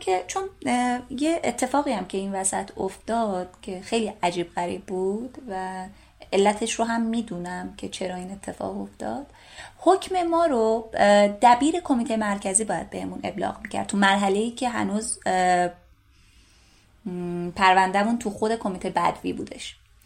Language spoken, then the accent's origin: Persian; Gilan, Iran; حتی من شمالی هستم، گیلانی هستم